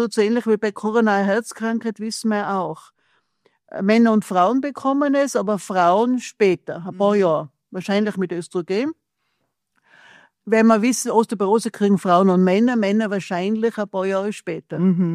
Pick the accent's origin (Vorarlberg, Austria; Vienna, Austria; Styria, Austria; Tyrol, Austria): Tyrol, Austria; ich bin ja Tirolerin